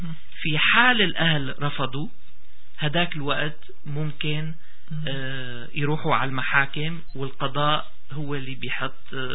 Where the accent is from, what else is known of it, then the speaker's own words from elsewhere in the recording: Syria; نحن عندنا بسوريا